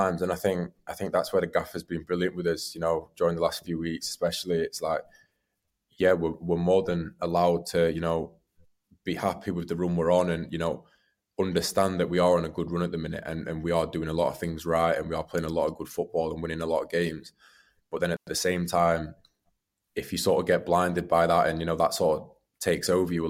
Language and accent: English; Sheffield, Yorkshire and the Humber, United Kingdom; I'm being from Sheffield